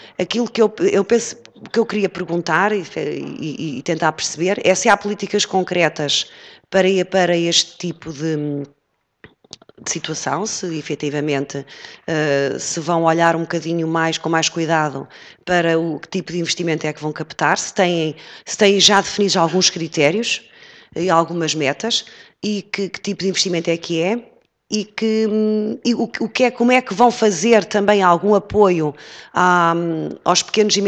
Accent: Aveiro, Portugal; eu sou de uma zona, sou do distrito de Aveiro e sou de um concelho altamente era altamente industrializado, aliás, até está referido na história de Portugal como sendo um dos primeiros concelhos a ter indústria na época da Revolução Industrial.

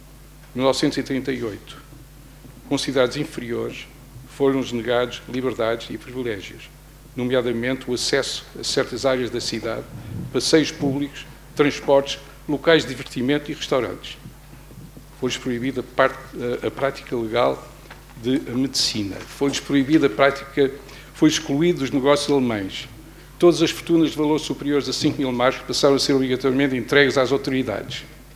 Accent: Portugal; Como português, não posso deixar de recordar

